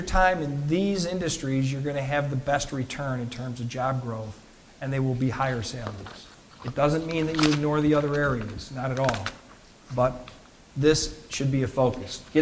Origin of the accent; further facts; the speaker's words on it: Durham, North Carolina, United States; As some of you know, I came from the Durham area, Raleigh-Durham, with the research park.